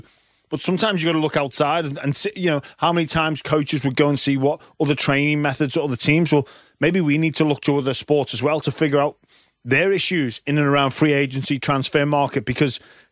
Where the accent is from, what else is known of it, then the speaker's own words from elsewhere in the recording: England, United Kingdom; I'm being discriminated against because I'm English.